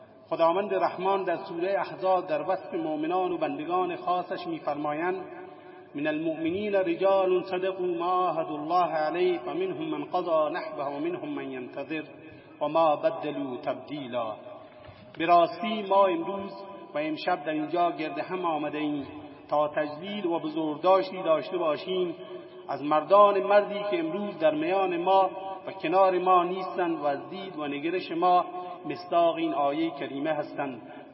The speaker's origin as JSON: {"language": "Persian", "town": "Asfij", "region": "Yazd", "country": "Iran", "tie": "born or raised there", "said": "روزهایی را به خاطر می آورم که در کوچه پس کوچه های زادگاه من روستای آسفیج در پیش می دویدم."}